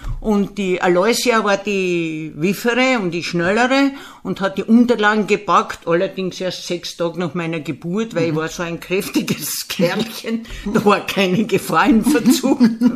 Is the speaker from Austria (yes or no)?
yes; St. Martin im Sulmtal, Styria, Austria; born there; Und das liegt mitten im Sulmtal. Okay. Und zwar ist das die heutige Gemeinde St. Martin im Sulmtal.